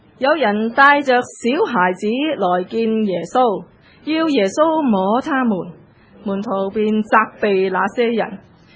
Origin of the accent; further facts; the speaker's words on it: Hong Kong; moved away; 转眼间离开香港啦，七年啦，今次翻嚟嘅时候觉得，这个土生土长的地方已经不再属于我了。